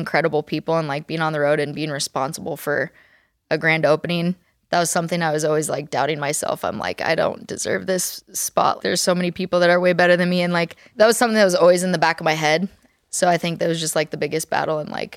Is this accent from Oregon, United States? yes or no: yes; Eugene, Oregon, United States; My hometown.